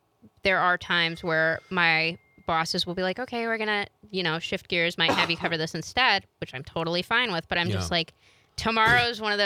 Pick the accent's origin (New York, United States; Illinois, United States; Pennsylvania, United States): Illinois, United States; Chicago; being born and raised in Chicago, coming up here, winter's never been my forte.